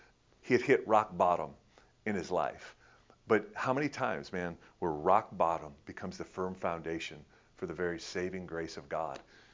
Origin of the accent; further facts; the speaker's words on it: Detroit, Michigan, United States; Back in 1994, the U.S. Figure Skating Champions were taking place actually in my hometown, Detroit, Michigan, Joe Louis Arena.